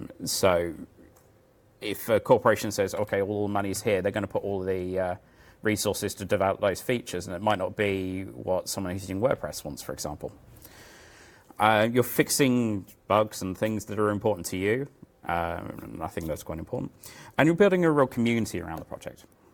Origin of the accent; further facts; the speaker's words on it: England, United Kingdom; So I grew up in England. We suck at languages. I barely speak English.